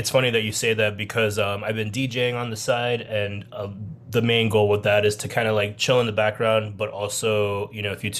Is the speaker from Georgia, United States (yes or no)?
no; Miami, Florida, United States; Yeah, definitely trying to cover Florida as a whole because I grew up in Miami